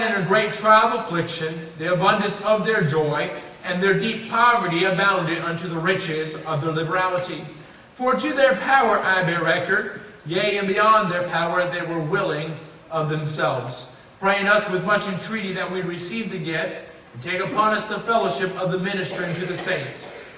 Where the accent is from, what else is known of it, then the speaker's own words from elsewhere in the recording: California, United States; Do not hold that against me, but I'm from California.